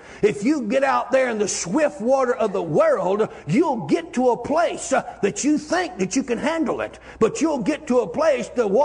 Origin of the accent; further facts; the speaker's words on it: United States; I grew up on the Chattahoochee River drinking out of a Wiggler cup and a pink worm bait cup.